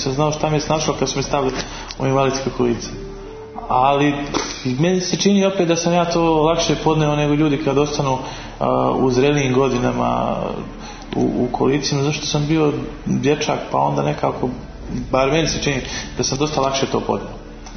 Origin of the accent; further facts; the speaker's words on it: Banja Luka, Republika Srpska, Bosnia & Herzegovina; Rođen sam u Banja Luci 9. august 79. gdje sam i živeo u stvari u jednom selu pored Banja Luke. Tu sam živeo sve do 4. jula 89.